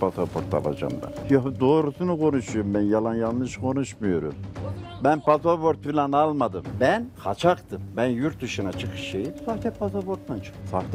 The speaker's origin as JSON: {"language": "Turkish", "region": "Adana", "country": "Turkey", "tie": "born or raised there", "said": "Ya Adana benim memleketim mesela kardeşim."}